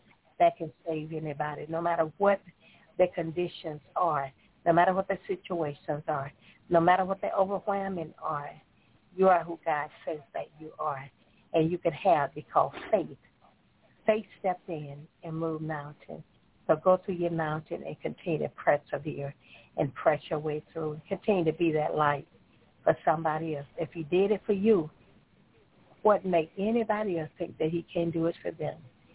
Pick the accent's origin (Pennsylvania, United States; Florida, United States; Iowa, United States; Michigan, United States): Florida, United States; Tallahassee; from Tallahassee, Florida